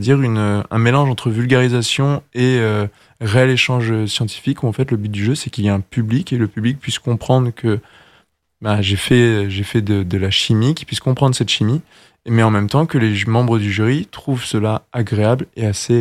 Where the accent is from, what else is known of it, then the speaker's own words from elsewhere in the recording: France; accent: French; Ils m'ont vu arriver avec mon petit accent français.